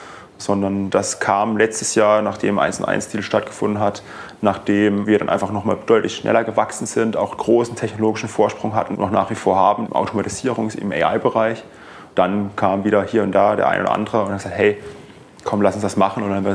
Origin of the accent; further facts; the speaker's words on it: Baden-Württemberg, Germany; Wir kommen aus dem Badenerland.